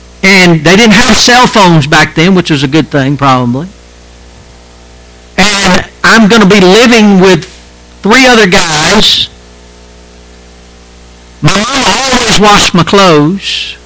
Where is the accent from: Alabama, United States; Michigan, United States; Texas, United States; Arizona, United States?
Alabama, United States; Prattville; I was raised up here in Prattville, Alabama. Graduated from Prattville High School.